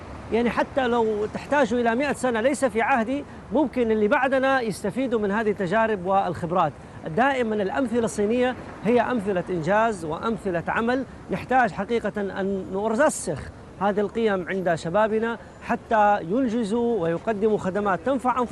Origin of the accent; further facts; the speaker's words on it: Saudi Arabia; يعني أنا أتخيل نحن في السعودية من جدة إلى مكة